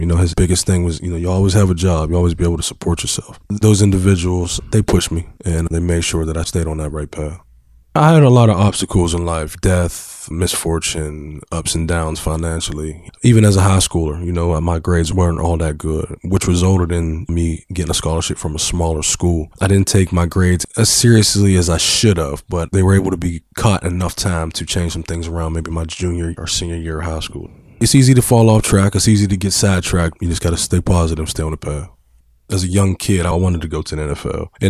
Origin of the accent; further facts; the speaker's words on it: Garfield, Pennsylvania, United States; I was born September 11th, 1983. I was born and raised in Garfield, Kincaid Street. I come from a household with a mother and a father. I have five siblings.